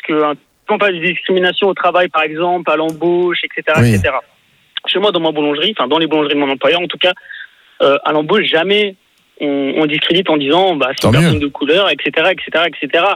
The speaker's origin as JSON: {"language": "French", "country": "Portugal", "said": "je suis portugais, donc je sais de quoi je parle et ma famille."}